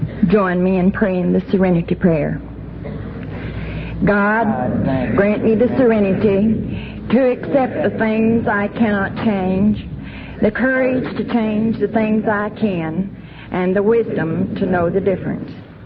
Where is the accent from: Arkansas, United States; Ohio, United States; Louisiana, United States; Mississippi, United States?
Mississippi, United States; We're both female-type alcoholics. We were both born and raised in Mississippi.